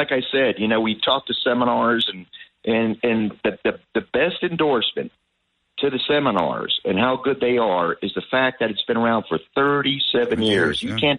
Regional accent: Miami, Florida, United States; I'm from Miami. I'm not from Jersey.

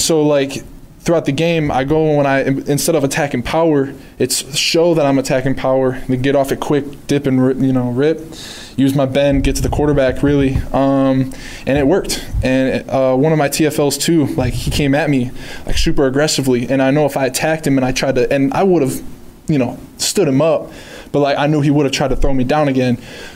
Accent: Michigan, United States; Like, I'm from Michigan, so, like, Ford Field is decently big.

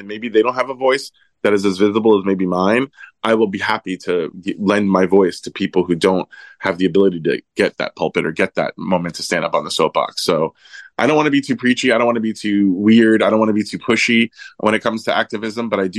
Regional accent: Florida, United States; also born or lived in Brooklyn; I'm from Florida. I mean, I'm Italian from Brooklyn, but I grew up in Florida. I still live half of the year in Florida.

